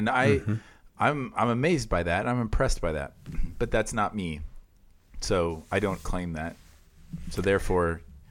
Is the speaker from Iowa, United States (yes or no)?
yes; Iowa, United States; now in Canada; where I grew up in Iowa. It was like that. You could have very harsh winters, but then you'd have incredibly hot and humid summers. It's all the cornfields.